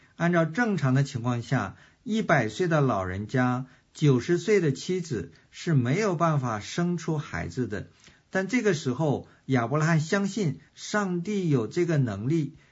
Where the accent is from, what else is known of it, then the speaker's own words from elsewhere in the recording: China; 我们中国人呢，都说我们是炎黄的子孙